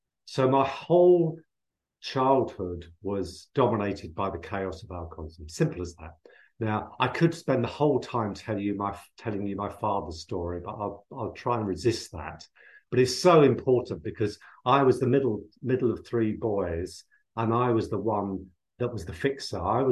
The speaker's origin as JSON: {"language": "English", "region": "England", "country": "United Kingdom", "tie": "born or raised there", "also_born_or_lived": "Dublin", "said": "Because we left Dublin to come to England when I was about 3 years old"}